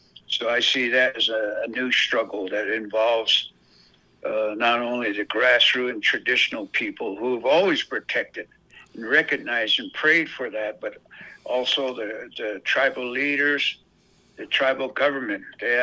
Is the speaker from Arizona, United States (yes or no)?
yes; Fort Defiance, Arizona, United States; There was like maybe 9-10 people, including myself. I'm from Fort Defiance.